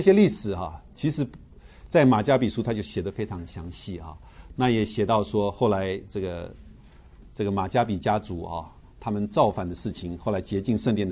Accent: China; 哇，我们中国人就没关系，对，可是犹太人就不行了

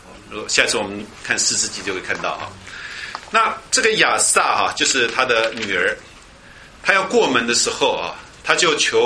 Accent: China; 只是我们中国人常常把狗讲的是很不好啊

